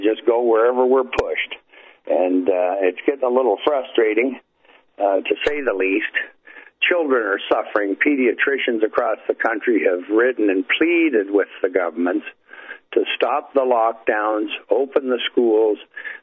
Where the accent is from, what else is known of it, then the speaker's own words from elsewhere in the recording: Canada; I'm a Canadian, as any of you who've listened for this past year know. I'm on the show fairly regularly, always my great pleasure. America being my second home, South Florida specifically.